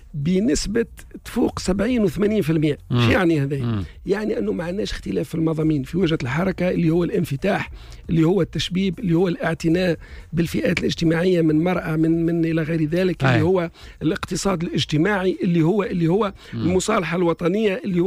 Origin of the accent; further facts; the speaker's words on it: Tunisia; احنا لو جينا كتونسي كانسان يحب يخدم البلاد مرحبا بيه